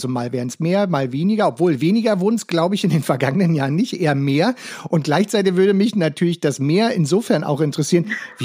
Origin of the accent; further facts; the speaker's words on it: Berlin, Germany; Für mich als Berliner ist ja schon mal toll, dass ihr überhaupt in der Stadt bleibt